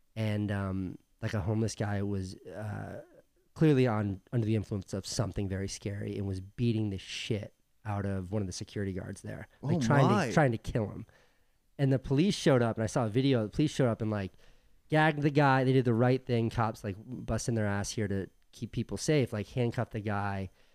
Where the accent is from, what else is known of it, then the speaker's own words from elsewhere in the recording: New York, United States; now in Venice, United States; I'm from New York where it's a skateboard ride, but yeah, no, I never leave.